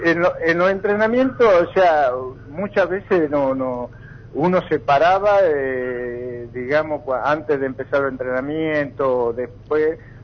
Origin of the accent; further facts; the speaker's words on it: Tucumán, Argentina; yo más me acostumbraba a, como tucumano, al mate cocido.